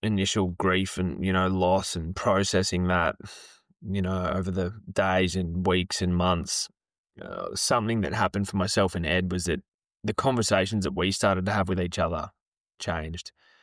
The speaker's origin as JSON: {"language": "English", "town": "Sydney", "region": "New South Wales", "country": "Australia", "said": "I am originally from Sydney in the western suburbs of Sydney in New South Wales."}